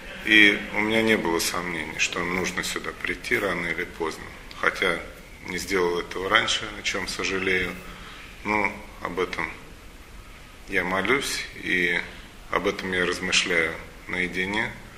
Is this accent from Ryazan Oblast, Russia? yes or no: no; Moscow, Russia; да, мне 47 лет, я москвич, родился в московской же семье, не был крещен при рождении.